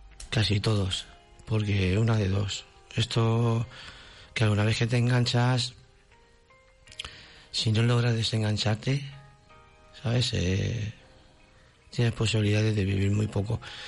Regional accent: Madrid, Community of Madrid, Spain; Sí, yo soy de Madrid.

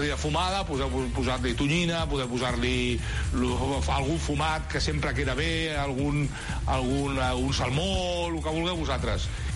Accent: Catalonia, Spain; Però bueno, nosaltres som catalans

